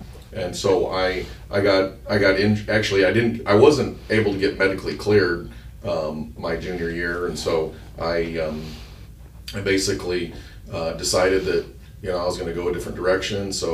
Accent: Phoenix, Arizona, United States; And then soon after I was born, we moved to Phoenix, Arizona. And so I was raised in Phoenix, lived in Phoenix for about 30 years.

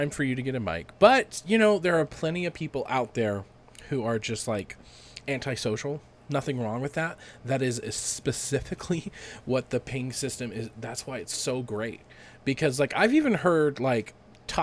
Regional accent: Boise, Idaho, United States; I'm from Boise, Idaho.

